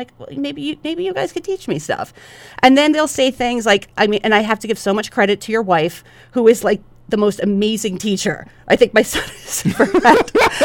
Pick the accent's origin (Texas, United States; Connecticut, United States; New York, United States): New York, United States; New York City; I grew up in New York in the bad old days, in the 80s and the 90s.